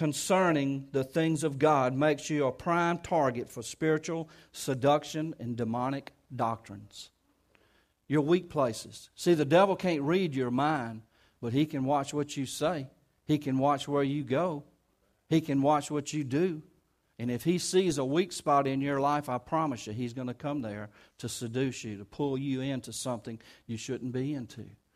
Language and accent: English; Kentwood, Louisiana, United States; I use that kind of language. Y'all understand I'm from Kentwood.